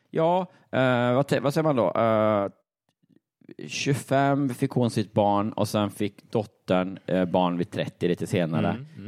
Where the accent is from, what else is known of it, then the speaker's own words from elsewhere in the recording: Jönköping County, Sweden; hockeylöst i min i trakten där jag växte upp. Det var liksom utanför Jönköping som var då, alltså långt utanför Jönköping.